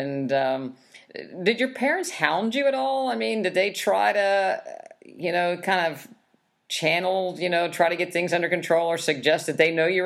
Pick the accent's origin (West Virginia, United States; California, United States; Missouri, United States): West Virginia, United States; you know, I grew up in West Virginia, and I had a grandma that was a very, very good cook